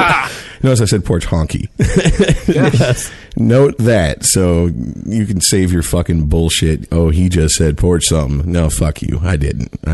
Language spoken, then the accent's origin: English; United States; born there; American born Irish. You're not real Irish.